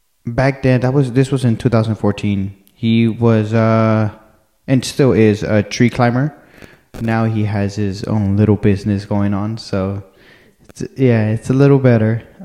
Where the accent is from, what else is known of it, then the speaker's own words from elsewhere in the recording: Richmond, California, United States; I would say that growing up there was not the best for a child.